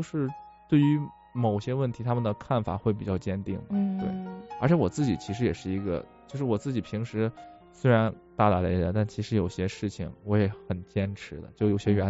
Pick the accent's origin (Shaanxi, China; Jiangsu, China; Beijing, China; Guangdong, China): Shaanxi, China; Xi'an; 我不是南方人，我是西安人，我北方人。